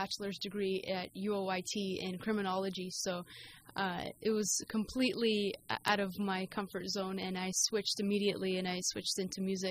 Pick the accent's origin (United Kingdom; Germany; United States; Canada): Canada; Markham, Ontario; I grew up in Markham, Ontario, so it's not too far from here. It's just about half an hour out of the city.